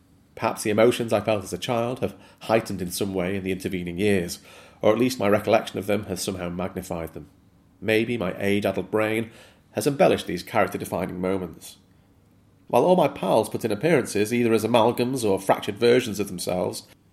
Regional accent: Great Sankey, North West England, United Kingdom; is based very loosely upon my life growing up in Great Sankey, the people I encountered, both friends and enemies

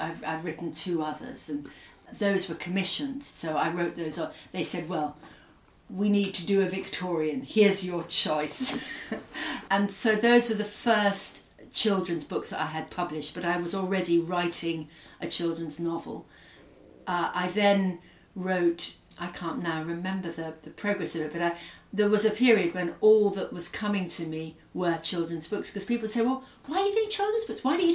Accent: Scotland, United Kingdom; accent: Scottish; My mother wasn't Scottish. I went to a sort of posh school and lost my Scottish accent when I was about 11.

